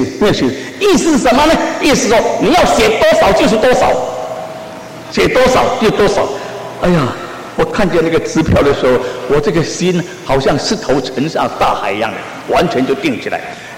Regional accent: Taipei, Taiwan; 你把领事馆设在台北，你就是要替我们台北人办事

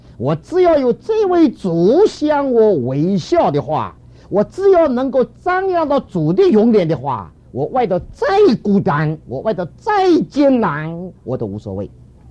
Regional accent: China; 我们中国人呢，这个整个中华民族给差不多三个字害了太多了

